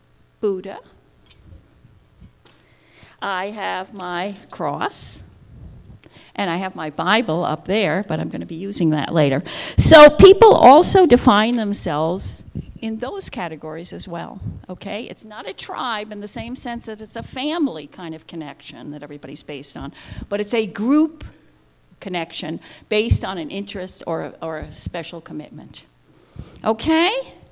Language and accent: English; New York, United States; Now, I grew up in New York, so where do you think people gather? Yankees, right? Yankees and the Mets. But I grew up in the 50s, and I was a Dodger fan.